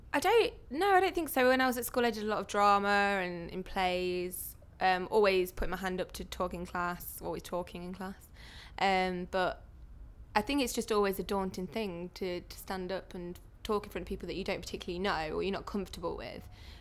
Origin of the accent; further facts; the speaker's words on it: East Midlands, United Kingdom; now in London, United Kingdom; I'm 23 years old and I'm originally from Lincolnshire but I live in London.